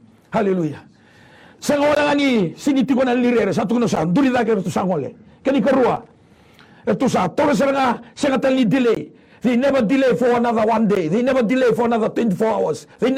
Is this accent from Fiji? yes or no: yes; Fiji; they saw my driving license that I'm from Fiji. I'm a pastor.